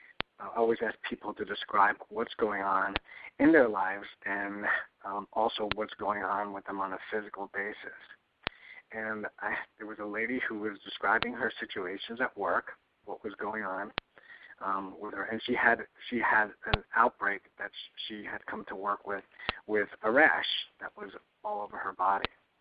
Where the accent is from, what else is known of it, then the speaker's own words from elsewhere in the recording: New York, United States; I am a New Yorker, yeah. But I'm in Arizona for the whole month of February